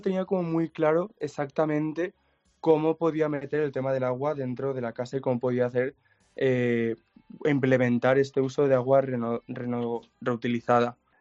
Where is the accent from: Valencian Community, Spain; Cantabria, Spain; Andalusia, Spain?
Valencian Community, Spain; Valencia; now in Bristol, United Kingdom; yo vengo de Valencia y en Valencia el tema del agua y la sequía como que está muy a la orden del día